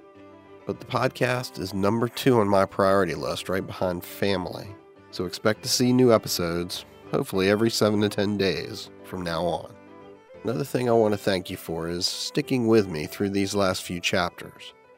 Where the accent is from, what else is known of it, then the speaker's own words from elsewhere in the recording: the South, United States; accent: southern; my attempt to keep my southern accent to a minimum.